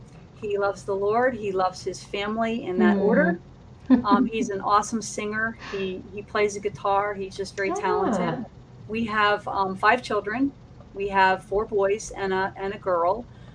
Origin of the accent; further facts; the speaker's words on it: Virginia, United States